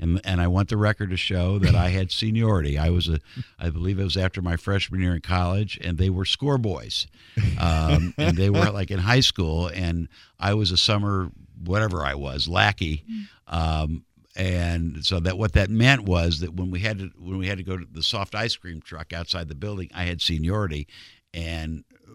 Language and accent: English; United States; being an American Jew, and you know, only through the grace of God did my family come over here 50 years before all that happened.